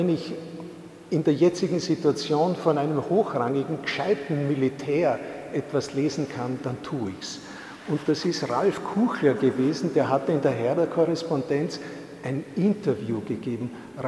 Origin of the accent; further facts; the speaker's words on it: Salzburg, Austria; Ich bin ja in Salzburg aufgewachsen und bin deswegen gewohnt, mit Touristen zu leben.